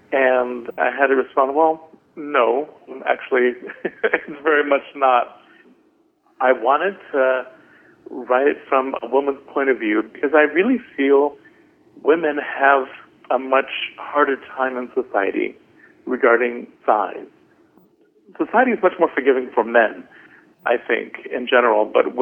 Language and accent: English; California, United States; I remember the hot summers in the valley, and as a child, they were very long